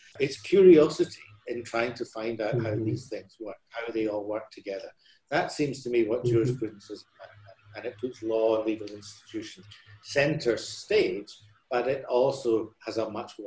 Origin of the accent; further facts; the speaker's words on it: Scotland, United Kingdom; also born or lived in Sydney, Australia; now in Hong Kong; Prior to that, I was in Scotland, which is my home country, at the University of Glasgow for also about 10 years.